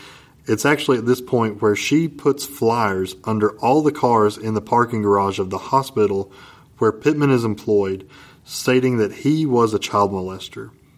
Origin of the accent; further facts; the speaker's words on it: Jellico, Tennessee, United States; I'm from Jellico, man.